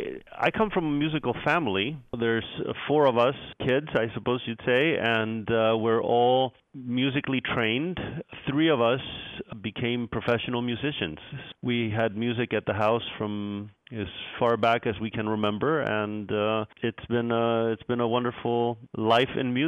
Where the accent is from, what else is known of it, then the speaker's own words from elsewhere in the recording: Chile; when I was growing up in Chile, actually, there were no young violists.